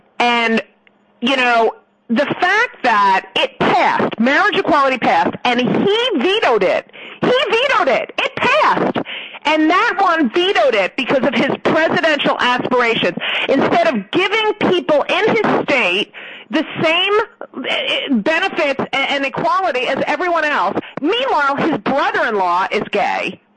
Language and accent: English; New Jersey, United States; now in New York, United States; I grew up in New Jersey, and my family settled in New Jersey when they came here. I'm a Jersey girl. I live in New York.